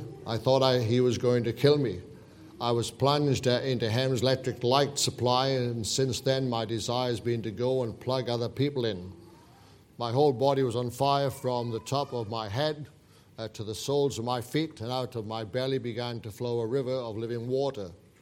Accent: Lakeland, Florida, United States; Carpenter's Home Church in my hometown of Lakeland, Florida.

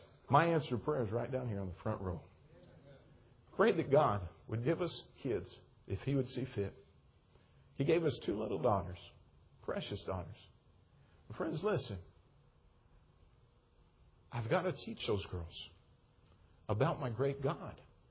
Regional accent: United States; Well, I'm American.

